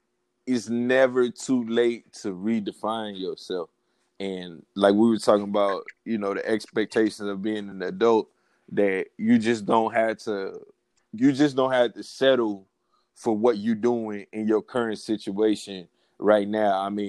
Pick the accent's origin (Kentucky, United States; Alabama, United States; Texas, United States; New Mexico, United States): Texas, United States; Houston; also born or lived in Seattle; Okay, I'm from Houston and I joined the military at 18.